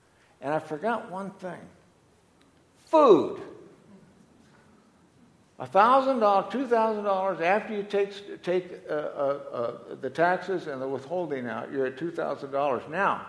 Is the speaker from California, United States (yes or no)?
yes; California, United States; now in Arizona, United States; I'm originally from California. I came over here in 1963